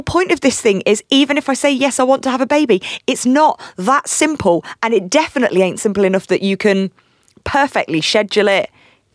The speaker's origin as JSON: {"language": "English", "town": "Leicester", "region": "East Midlands", "country": "United Kingdom", "said": "we are from Leicester, and Tori's work as a geneticist helped put Leicester on the map"}